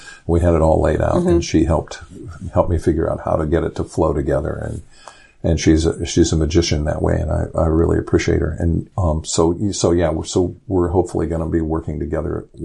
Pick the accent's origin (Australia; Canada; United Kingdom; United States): United States; Indiana; In fact, I grew up in Indiana and didn't even realize commercial fishing was still a thing.